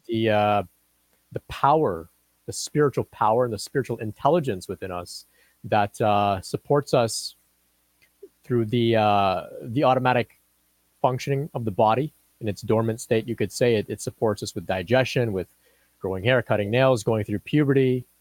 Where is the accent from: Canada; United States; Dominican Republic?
Canada; also born or lived in Pakistan; Yeah, so I'm originally from Pakistan. I immigrated to Canada with my family. I was only 1 year old, so essentially raised up here in Canada. We come from a small Catholic population in Pakistan. And so I was raised Catholic.